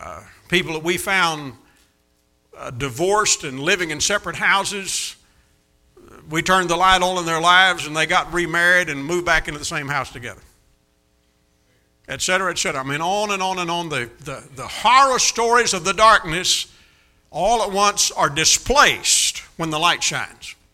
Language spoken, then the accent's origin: English; Kentucky, United States; I grew up down here in Kentucky, and we knew how to deal with stuff like that down there.